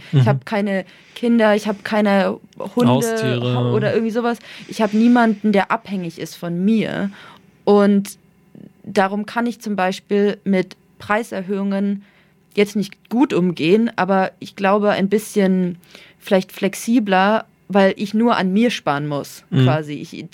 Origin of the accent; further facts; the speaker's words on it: Nuremberg, Bavaria, Germany; ich bin immer schon in der Stadt aufgewachsen. Also ich bin in Nürnberg hier in der Südstadt aufgewachsen, mitten im Trubel und jetzt wohne ich in der Innenstadt. Davor habe ich in Gostenhof gewohnt.